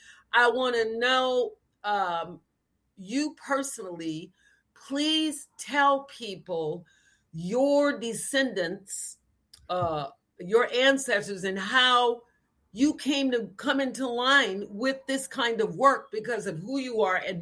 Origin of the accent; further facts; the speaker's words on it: the South, United States; I grew up in the South. So our teachers cared about us. I grew up in an all-Black community, went to all-Black high school, all-Black.